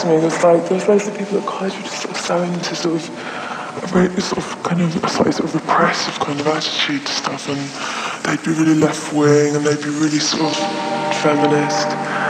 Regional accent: Ilford, London, United Kingdom; I grew up in Ilford, sort of East London suburbs, and there was nothing to do, nothing to sort of really aspire to.

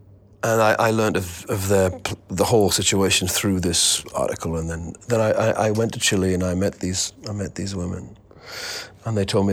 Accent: North East England, United Kingdom; I'm from Tyneside, which is a very industrial part of England. And I was brought up in a very bizarre landscape, industrial landscape, in a street next to a shipyard.

